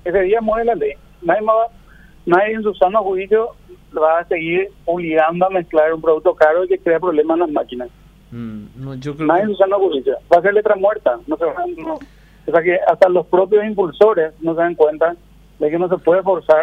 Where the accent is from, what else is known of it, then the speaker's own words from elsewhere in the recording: Paraguay; Yo como paraguayo